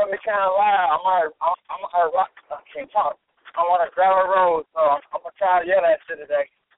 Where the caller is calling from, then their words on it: Arkansas, United States; Arkansas.